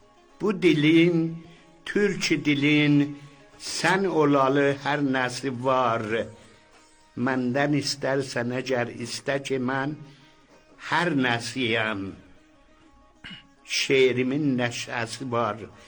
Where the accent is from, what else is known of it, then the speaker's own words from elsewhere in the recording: Iran; born there; من در ایران متولد شدم.